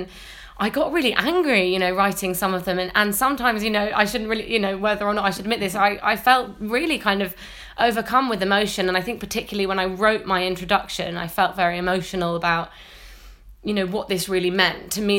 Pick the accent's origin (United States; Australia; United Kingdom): United Kingdom; London; where I grew up in South London.